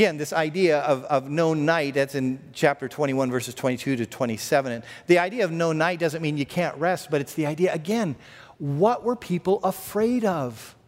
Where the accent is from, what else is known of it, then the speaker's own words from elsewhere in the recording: California, United States; I came from Southern California, where we took a slightly different approach to safety.